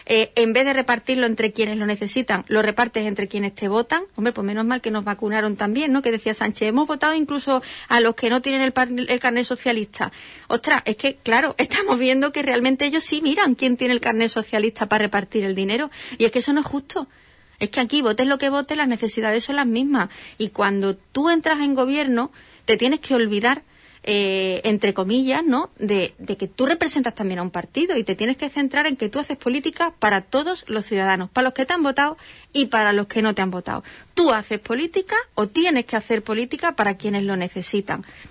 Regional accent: Andalusia, Spain; a mí me indigna como andaluza y me indigna como nubense.

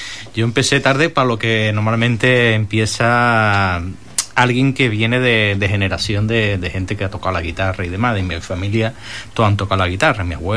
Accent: Córdoba, Andalusia, Spain; born there; now in Huelva, Spain; yo nací en Córdoba. Toda mi familia es de Córdoba. Bien. Por motivo de trabajo, mi padre se vino aquí a Huelva. Y ya prácticamente iba a Córdoba, porque mi padre es cordobés.

